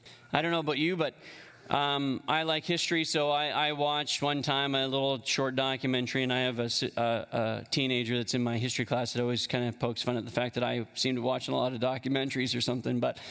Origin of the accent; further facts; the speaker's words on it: Canada; But when I think of as a Canadian and the leaders that are above me, I wrestle a little bit.